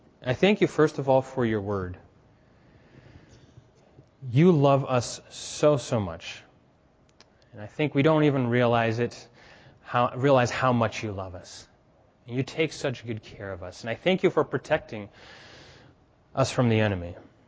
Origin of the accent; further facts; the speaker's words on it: Burkina Faso; now in Senegal; Growing up in Burkina and now working in Senegal, as I speak to the people, there's a lot of this spiritual battle going on.